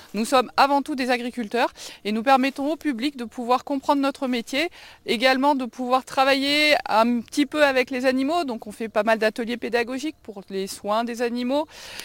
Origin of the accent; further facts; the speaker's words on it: Issoire, Auvergne-Rhône-Alpes, France; Nous, on est originaire d'Issoire avec mon mari et on voulait être pas trop loin d'Issoire.